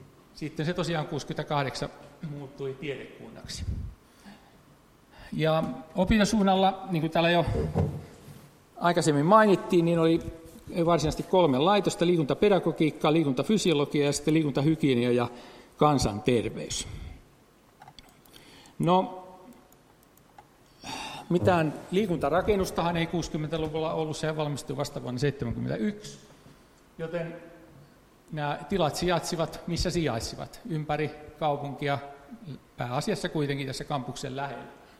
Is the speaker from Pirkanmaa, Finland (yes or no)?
yes; Tampere, Pirkanmaa, Finland; Mä kun olen Tampereelta kotosikin